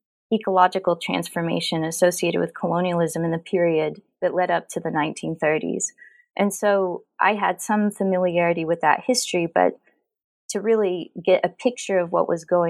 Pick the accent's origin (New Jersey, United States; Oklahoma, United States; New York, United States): Oklahoma, United States; So I'm actually from Oklahoma, so I'm from one of the original Dust Bowl states.